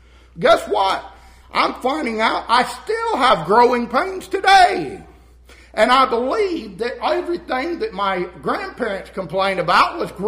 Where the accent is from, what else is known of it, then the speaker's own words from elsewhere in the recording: Roswell, Georgia, United States; I could run off to another state and stay away from people I've known in this area where I grew up. I grew up right here in Roswell, Georgia.